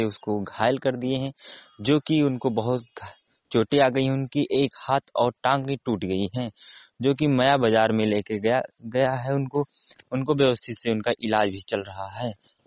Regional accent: Ambedkar Nagar, Uttar Pradesh, India; अम्बेडकर नगर का रहने वाला हूं।

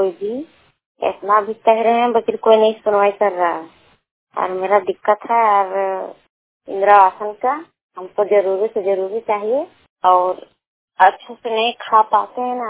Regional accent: Janpur, India; मेरा गांव का नाम है जानपुर

